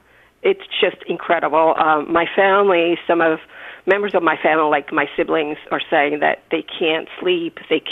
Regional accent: Portugal; English is a second language; now in United States; I am original from Portugal. I live in New Jersey.

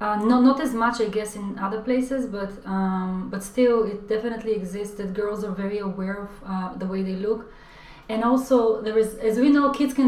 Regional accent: Israel; growing up in Israel, I was very, most of my life I was very skinny.

